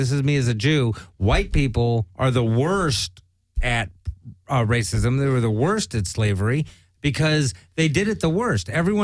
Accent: Pacoima, California, United States; I'm from fucking Pacoima.

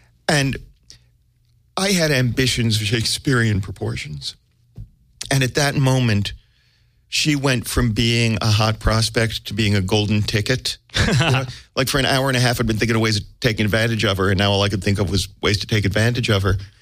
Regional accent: United States; accent: American; I had my exotic American accent going for me

